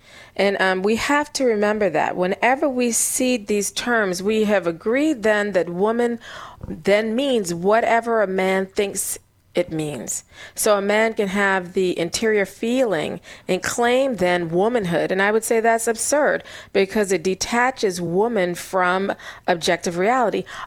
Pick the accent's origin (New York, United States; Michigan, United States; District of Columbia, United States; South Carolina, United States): South Carolina, United States; who's a professor at the College of Charleston in Charleston, South Carolina, which is my home state.